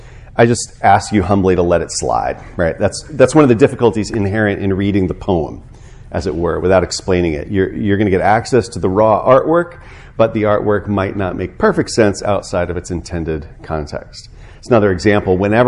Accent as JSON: {"language": "English", "town": "St. Louis", "region": "Missouri", "country": "United States", "tie": "born or raised there", "said": "when I was a boy growing up in St. Louis, Missouri, I used to climb in the neighbor's next door"}